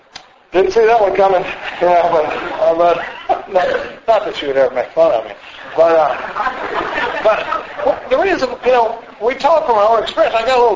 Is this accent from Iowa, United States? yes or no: no; Dallas, Texas, United States; now in Austin, United States; I grew up in a pretty normal family. I come from Dallas, Texas. I've been in Austin since the mid-70s, but I come from Dallas, and I grew up in a pretty normal family.